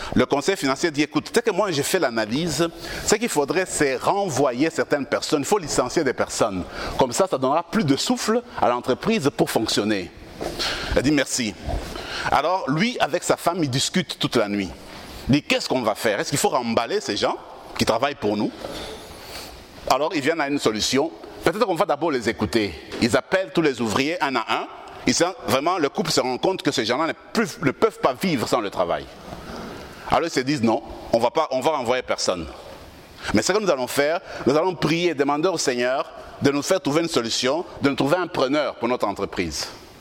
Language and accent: French; Kivu, DR Congo; les femmes violées dans mon pays d'origine, qui n'ont pas de sécurité dans la province du Kivu